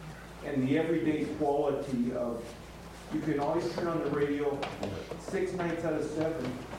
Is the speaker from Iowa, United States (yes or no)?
yes; Iowa, United States; Yeah, I grew up in Iowa, which kind of gave us the luxury of being able to pick any team we wanted.